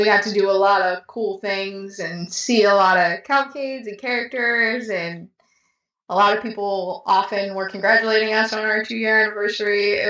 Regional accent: Milwaukee, Wisconsin, United States; I mean, we're from Milwaukee, so he always is a little weary of getting Harley elsewhere

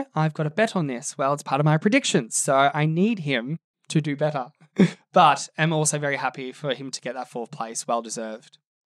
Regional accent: Australia; Again, being an Aussie boy, you would have wanted to see him on the podium

